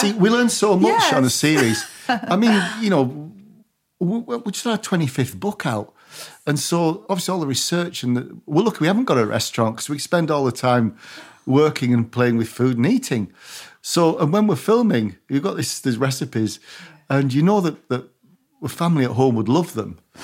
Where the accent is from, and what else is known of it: Barrow-in-Furness, North West England, United Kingdom